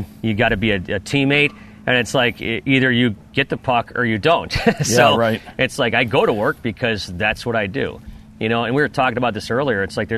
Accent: Buffalo, New York, United States; now in Detroit, United States; I grew up in Buffalo, but I consider myself a Detroiter.

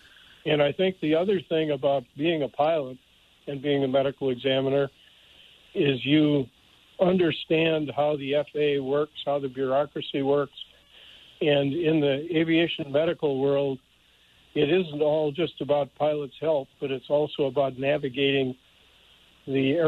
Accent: Belleville, Illinois, United States; Belleville, Illinois. Right across the river from St. Louis, next to East St. Louis.

